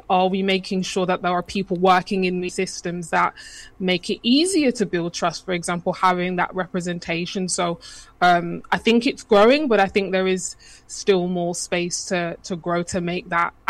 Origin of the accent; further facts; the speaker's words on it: Birmingham, West Midlands, United Kingdom; I'm from Birmingham and I'm proud to be a Brummie.